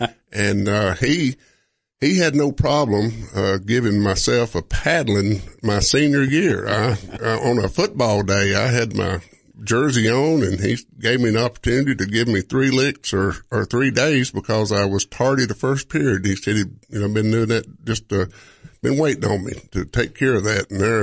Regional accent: Cookeville, Tennessee, United States; Well, I was an only child and lived in a down where I live now, but it was rural.

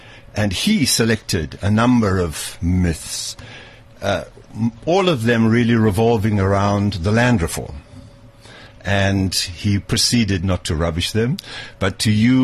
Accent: South Africa; I'm a South African.

